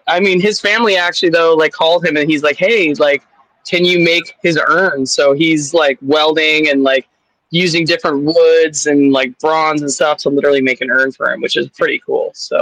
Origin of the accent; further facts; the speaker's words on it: Ontario, Canada; also born or lived in Edmonton; now in Grand Prairie, Canada; I'm originally from Ontario. I used to live in Edmonton. I just moved to Grand Prairie last month.